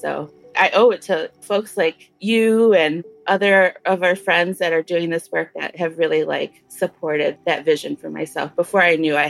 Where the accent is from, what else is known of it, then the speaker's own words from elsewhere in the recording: Detroit, Michigan, United States; It's my English name. I'm Bear Clan. I'm originally from Detroit, and I'm Anishinaabe.